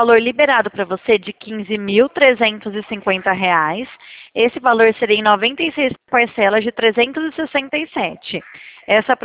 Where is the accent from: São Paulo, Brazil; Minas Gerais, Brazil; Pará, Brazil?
São Paulo, Brazil; Nova Odessa; eu sou do interior de São Paulo, Nova Odessa.